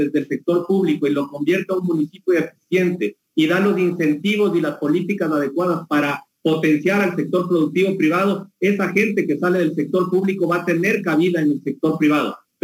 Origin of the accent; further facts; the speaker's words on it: Quito, Pichincha, Ecuador; por el amor propio que tenemos como quiteños y como ecuatorianos